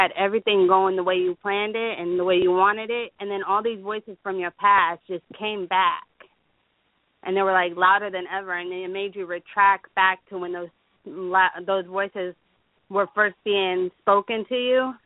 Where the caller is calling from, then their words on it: Tennessee, United States; I'm calling from Tennessee.